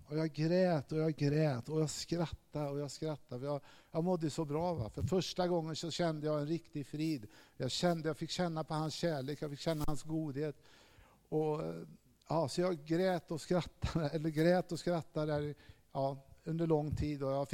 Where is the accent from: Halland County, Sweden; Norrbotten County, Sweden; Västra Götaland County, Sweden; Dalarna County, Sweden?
Västra Götaland County, Sweden; Falköping; Jag växte upp i Falköping, gjorde jag, med en pappa som var alkoholist.